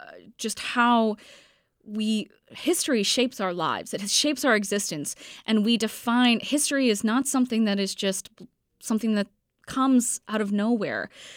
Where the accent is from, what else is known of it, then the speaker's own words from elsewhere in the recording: Maine, United States; I grew up in Maine. I went to Maine schools. I was never taught this history.